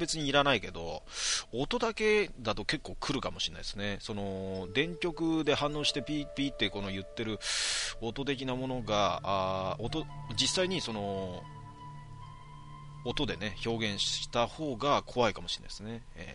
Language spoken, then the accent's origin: Japanese; Kanagawa, Japan; 俺神奈川なんですけど、